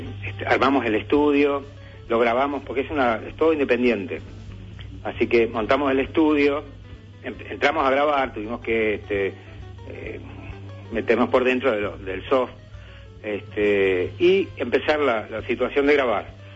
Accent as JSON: {"language": "Spanish", "country": "Uruguay", "moved": "as an adult", "lives_now": "Argentina", "said": "Yo soy de Uruguay, sí, sí. Hace ya, bueno, como muchos uruguayos, hace mucho tiempo que vivo acá, que vine a estudiar acá. Hace como 20 años y la mitad de mi familia es argentina."}